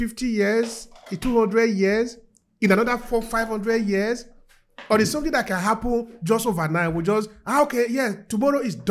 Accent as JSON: {"language": "English", "country": "Nigeria", "said": "both of us, we are coming from Nigeria, no? We care about our country. I don't need anybody to tell me that one. I care about my country."}